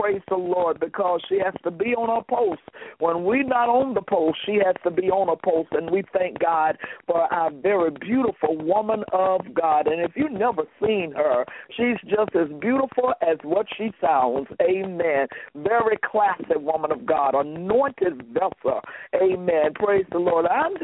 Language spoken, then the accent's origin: English; the South, United States; now in Illinois, United States; I'm a Southerner, amen, and down south we speak to everybody, amen. I'm up here in Illinois, and I still have to get used to it